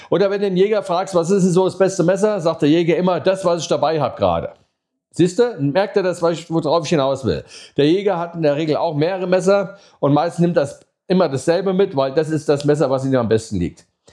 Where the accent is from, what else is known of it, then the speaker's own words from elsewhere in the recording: Bavaria, Germany; ich komme aus dem Ostallgäu und so, Nähe Kaufbeuren.